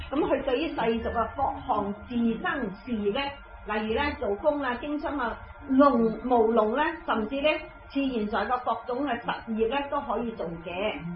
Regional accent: China; 那他有这样的文化背景，我们中国人，我们中国人每个人就要什么头高这么大

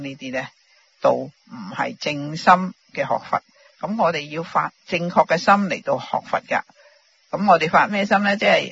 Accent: China; 我们中国人逢亲对疯疯癫癫的人呢

